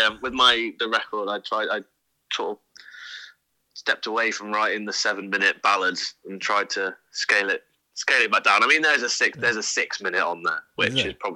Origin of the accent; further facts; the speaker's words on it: Malmesbury, South West England, United Kingdom; also born or lived in Bath / Cornwall / Dartmoor; I was born in Bath and then raised up in Malmesbury. Left when I was 18. And headed down to Cornwall. I was down in Cornwall for 3 years. I lived up on Dartmoor for another two after that.